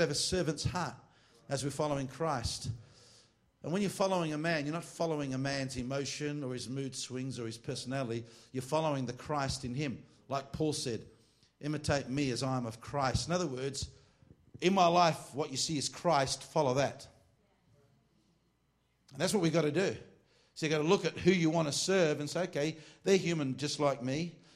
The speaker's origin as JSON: {"language": "English", "country": "Australia", "said": "What's the matter with you Americans? I'm from Australia. This is hot up here."}